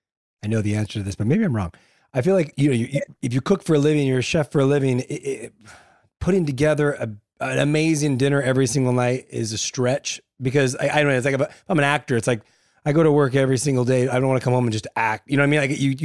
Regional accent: La Puente, California, United States; I grew up in La Puente. All I did was eat Mexican food my whole life.

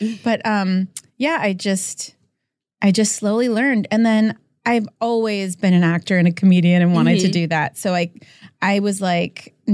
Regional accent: Los Angeles, California, United States; I got into it just kind of by chance. My mom used to buy cat food at PetSmart. Mm-hmm. And I grew up in the Valley in LA.

